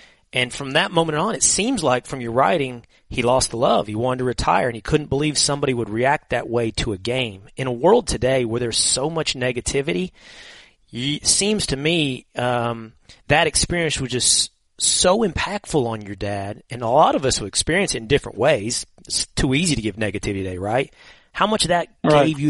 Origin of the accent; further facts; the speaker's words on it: Sherman, Texas, United States; I grew up outside of Dallas in Sherman, Texas.